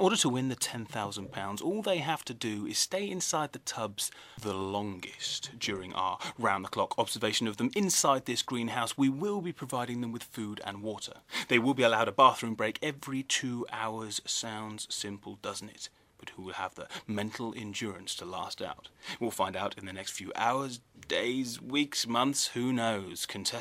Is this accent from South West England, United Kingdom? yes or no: yes; Yatton, South West England, United Kingdom; my name's … I'm from Yatton near Bristol